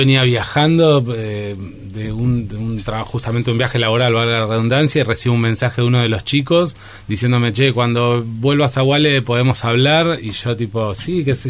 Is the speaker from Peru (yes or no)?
no; La Plata, Buenos Aires Province, Argentina; Desde Capital hacia acá, pero soy de La Plata.